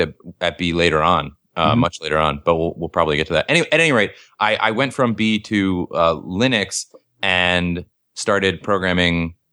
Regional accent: Seattle, Washington, United States; Your Canadian Blue Jays making the playoffs means that my hometown Seattle Mariners are now the longest suffering team in baseball.

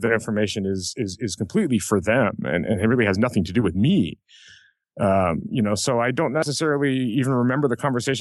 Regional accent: Hawaii, United States; because I'm from Hawaii, sometimes I say no when I mean yes.

